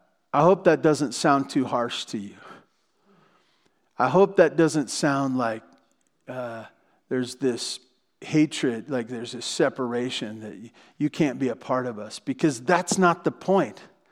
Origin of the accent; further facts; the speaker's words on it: Santa Barbara, California, United States; I grew up in Santa Barbara, and when we were really fun, we would go to Ventura. All the way to Ventura.